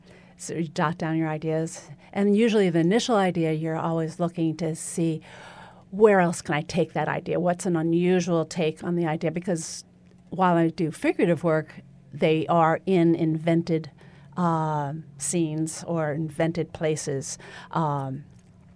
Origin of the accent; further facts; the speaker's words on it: New York, United States; Being a New Yorker, a lot of ideas come from my love of New York.